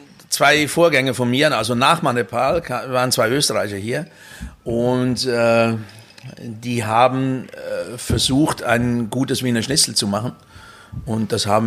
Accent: Emmen, Lucerne, Switzerland; Ich komme ursprünglich aus Emmen eigentlich. Emmen ist ein Vorort von Luzern.

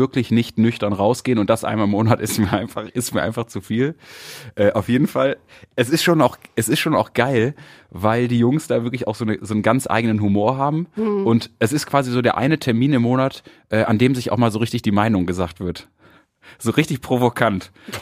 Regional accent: Mülheim, North Rhine-Westphalia, Germany; das ist halt wirklich Tradition bei uns in Mülheim

